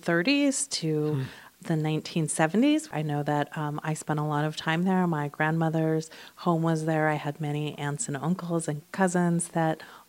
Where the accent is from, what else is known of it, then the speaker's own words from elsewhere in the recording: Helena, Montana, United States; I grew up here in Helena, born and raised here in Helena.